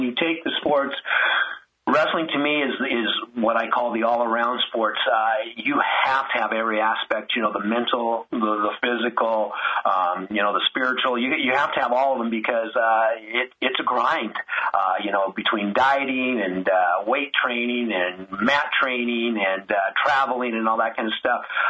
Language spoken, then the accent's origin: English; California, United States; I'm from the Central Valley. So I was very fortunate. I went to Menachie High School up in Porterville, California.